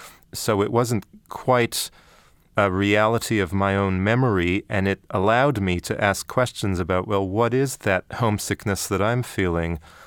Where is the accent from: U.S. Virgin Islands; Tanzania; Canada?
Canada; growing up in Canada, after a while, it became almost normal that, you know, a lot of Canadians were hyphenated Canadians.